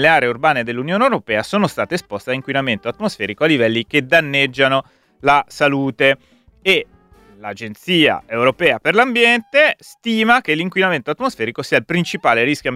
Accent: Sesto San Giovanni, Lombardy, Italy; sono nato a Sesto San Giovanni, e all'epoca a Sesto c'era l'Ital Sider davanti a casa mia, poi c'era la Falk, c'era la Magneti Marelli, l'Ercole Marelli, insomma, la Breda.

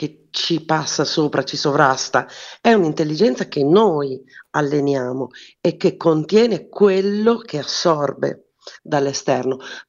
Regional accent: Reggio Emilia, Emilia-Romagna, Italy; sono di Reggio Emilia

